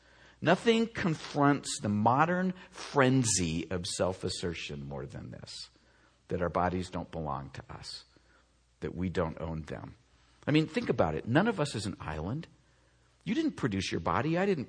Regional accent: Seattle, Washington, United States; also born or lived in Oregon; I grew up in Oregon, Washington, Seattle, so I'm kind of broken that way.

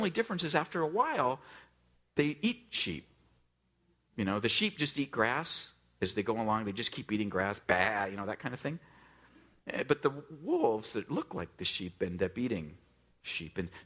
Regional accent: California, United States; They're like, "Oh, they're from California." And I thought, "Oh, sweet. So am I." Origina

